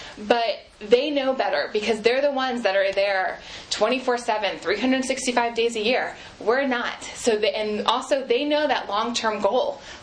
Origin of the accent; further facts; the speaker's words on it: Maryland, United States; I grew up 20 minutes outside of Baltimore my entire life